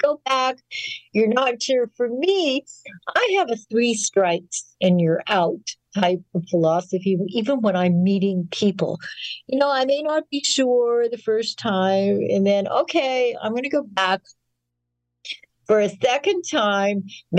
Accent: Canada; I grew up in Canada.

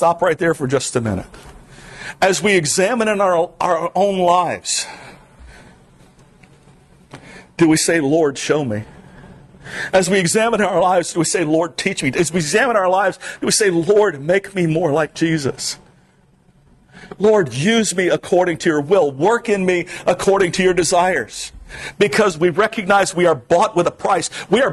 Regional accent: Hollywood, Florida, United States; moved away as an adult; for me to start school, we moved into Hollywood, Florida, down between Miami and Fort Lauderdale. I'm from the South, y'all. But I've been up here 25 years

